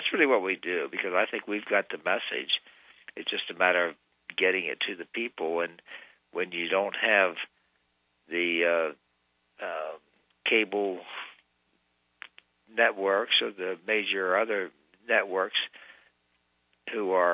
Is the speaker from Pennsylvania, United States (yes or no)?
yes; Pennsylvania, United States; And Pennsylvania here, my home state, I'm proud to say